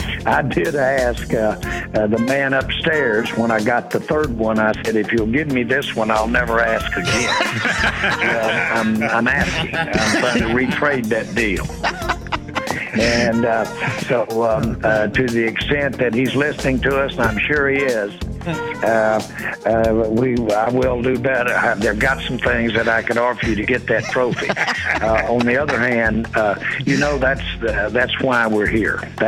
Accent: Inglewood, California, United States; born there; My dad had a little house out here during World War II, and I was born right there in Inglewood.

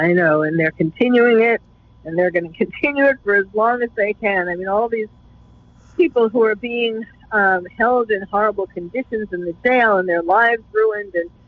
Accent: New York, United States; And so I start with the New York Post since I was born and bred in New York.

